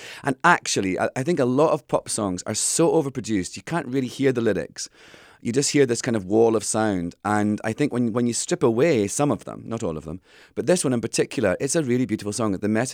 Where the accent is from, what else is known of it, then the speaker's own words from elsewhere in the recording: Scotland, United Kingdom; I don't. I guess I'm Scottish. I think that's a big part of it.